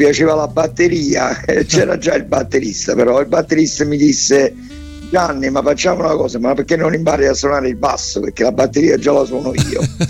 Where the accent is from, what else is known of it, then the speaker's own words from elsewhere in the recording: Sessa Aurunca, Campania, Italy; E cominciai a suonare con varie band locali qui di Sessa Aurunca, perché io sono di Sessa Aurunca